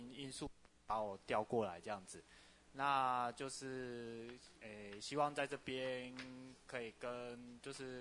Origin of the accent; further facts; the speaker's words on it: Changhua County, Taiwan; also born or lived in Tainan; 我是彰化人，然后住在田中。我的公务生涯是从94年，刚考上的时候啊分发到台南去，所以在台南待过